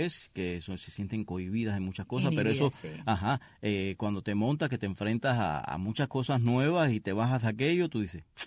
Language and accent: Spanish; Cuba; moved away; Yo cuando salí de Cuba, que fui a Ecuador